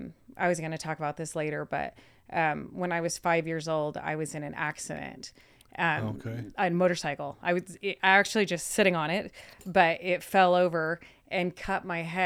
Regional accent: Page, Arizona, United States; So, yeah, I grew up in Lake Powell, Arizona, specifically Page, Arizona, super small town.

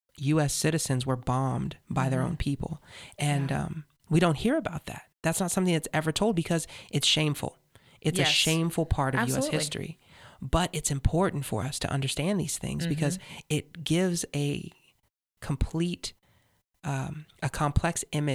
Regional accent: California, United States; That, and I'm from Southern California. I never heard about this until this year.

